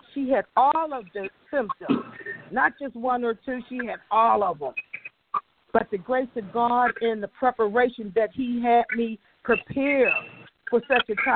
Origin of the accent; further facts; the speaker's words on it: Atlanta, Georgia, United States; from Dallas. I'm from Atlanta, Georgia.